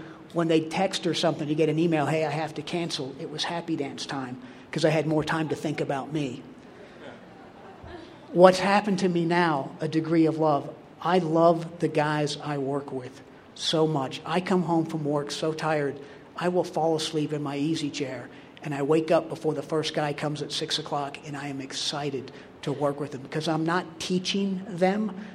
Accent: Wetumpka, Alabama, United States; I am an alcoholic. I'm from Wetumpka, Alabama, and my sobriety date is September 18th, 1998.

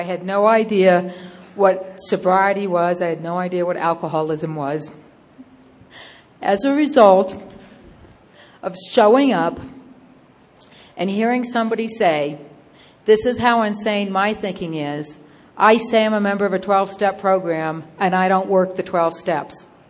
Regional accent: Wetumpka, Alabama, United States; I'm from Wetumpka, Alabama.

